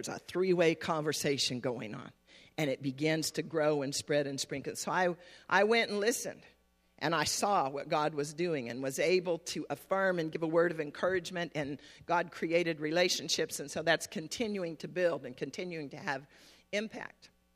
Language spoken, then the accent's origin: English; United States; I grew up essentially on the Navajo reservation, but frankly, I forgot about it.